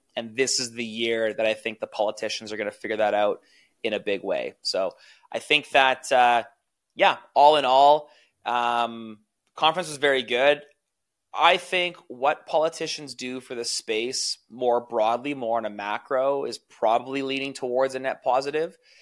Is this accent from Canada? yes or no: yes; Canada; And me as a Canadian, like I obviously don't really care too much about the election.